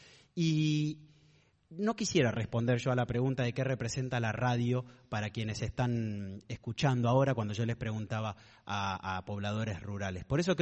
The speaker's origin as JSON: {"language": "Spanish", "region": "Buenos Aires", "country": "Argentina", "said": "yo como porteño"}